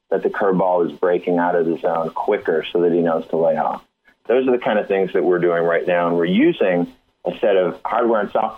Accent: Chicago, Illinois, United States; My mom, for instance, huge Cubs fan. I grew up in Chicago.

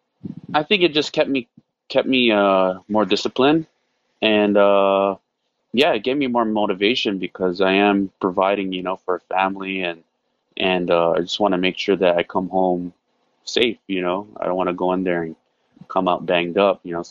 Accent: Guam; other than defending myself growing up, you know, growing up in Guam

